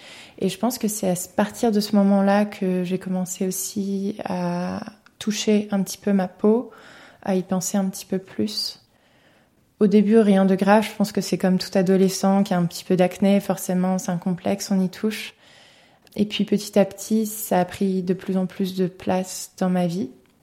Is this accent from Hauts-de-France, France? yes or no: no; Brittany, France; now in Geneva, Switzerland; j'ai 26 ans. J'habite à Genève depuis 4 ans et d'origine, je suis bretonne.